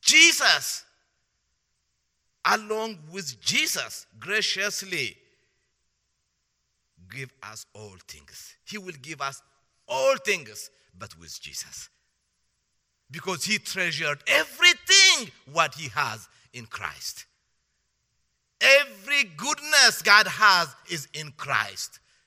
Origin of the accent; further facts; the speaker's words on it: Ethiopia; I'm from Ethiopia, from one of the poorest countries in the world.